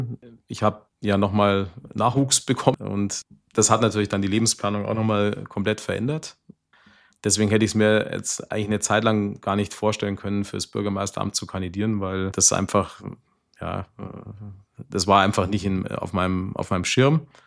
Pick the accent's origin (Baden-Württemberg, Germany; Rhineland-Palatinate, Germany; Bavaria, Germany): Bavaria, Germany; Puchheim; ich wohne jetzt nicht umsonst schon fast 50 Jahre in Puchheim, sondern weil ich mich hier wirklich wohlfühle. Puchheim ist meine Heimat. Ich kann mir auch nicht vorstellen, irgendwo anders zu leben.